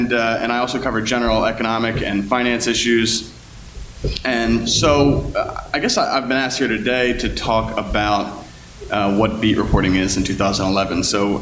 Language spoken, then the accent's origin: English; Dover, Delaware, United States; So I'm from Dover, Delaware, attended school undergraduate at Salisbury University, got out of school 2003.